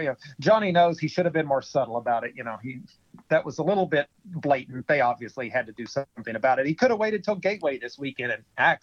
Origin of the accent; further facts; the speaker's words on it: Missouri, United States; You know, I'm actually from Missouri.